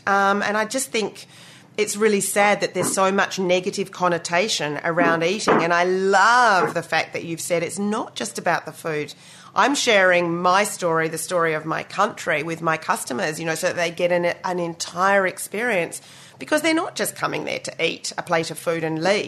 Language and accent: English; Australia; I grew up in Australia, so it was real Australianized, you know, Chinese food for the masses.